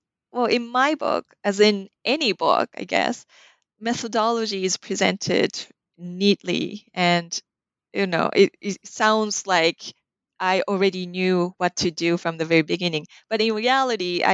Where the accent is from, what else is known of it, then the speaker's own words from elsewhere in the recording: Japan; I had language training in Chinese and Korean, and I was raised in Japan.